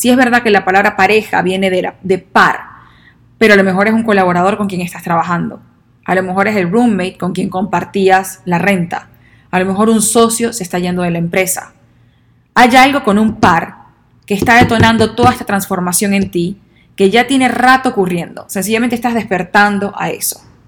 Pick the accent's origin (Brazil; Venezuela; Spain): Venezuela; Yo soy venezolana, soy mujer, hago esto, hago lo otro